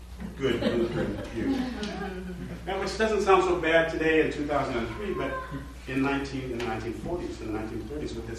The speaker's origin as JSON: {"language": "English", "region": "Missouri", "country": "United States", "tie": "born or raised there", "said": "Anybody here grew up in Missouri besides me?"}